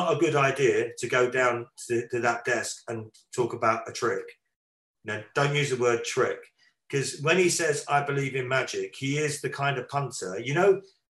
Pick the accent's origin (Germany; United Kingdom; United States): United Kingdom; because we're British, we have a break on